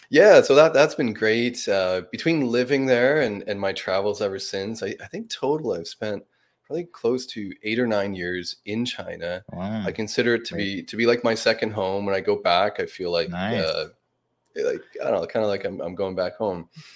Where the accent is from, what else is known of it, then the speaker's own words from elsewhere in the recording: Prince Edward Island, Canada; I'm originally from Eastern Canada, a very small province called Prince Edward Island.